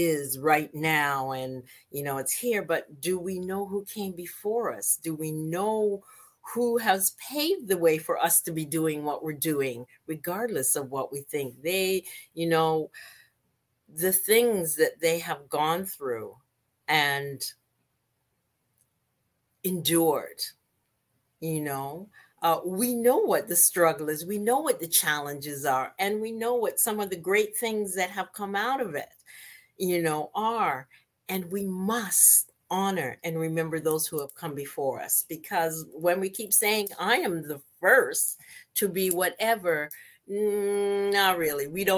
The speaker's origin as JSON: {"language": "English", "country": "Canada", "said": "To bring us all together as Canadian Blacks in Dance"}